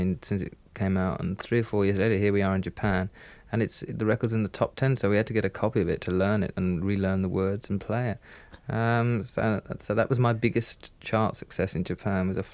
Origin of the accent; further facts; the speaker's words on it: England, United Kingdom; A lot of people still don't think I'm English, you know, which is ridiculous.